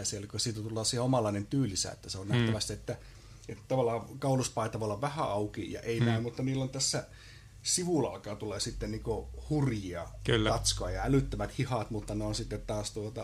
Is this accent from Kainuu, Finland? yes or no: no; Imatra, South Karelia, Finland; minä muistan silloin aikanaan pikkupoikana Imatralla ennen sotia